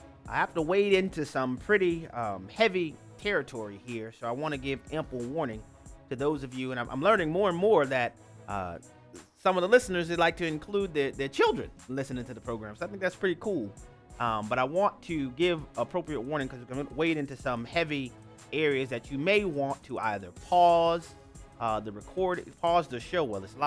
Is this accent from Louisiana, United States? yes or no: yes; New Orleans, Louisiana, United States; Most of you know I grew up in New Orleans, Louisiana, which is a heavily Catholic city.